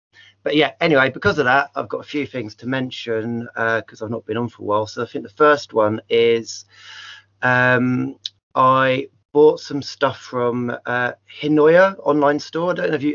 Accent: South East England, United Kingdom; Yeah, I grew up on the South Coast, just down near Brighton

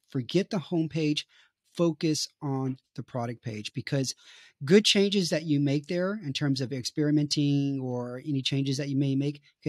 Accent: Texas, United States; now in Romania; I'm a Texan living in Romania.

